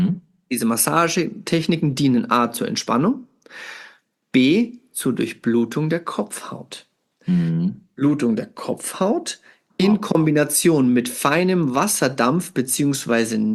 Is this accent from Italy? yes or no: yes; Italy; German is a second language; Wenn ich bei mir, ich bin ja Italiener